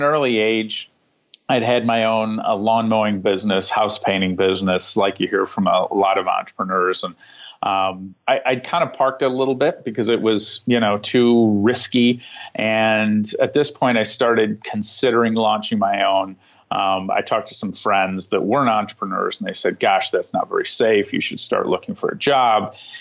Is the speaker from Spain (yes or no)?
no; England, United Kingdom; born there; I was born in England